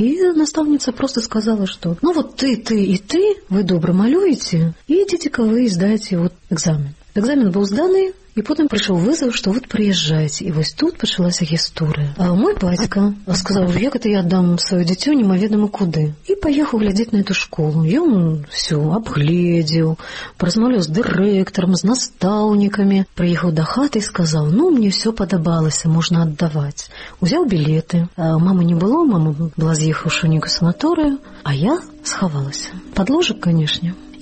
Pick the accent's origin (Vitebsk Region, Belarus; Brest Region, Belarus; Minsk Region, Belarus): Brest Region, Belarus; Brest; born there; Я нарадзілася ў Берасці.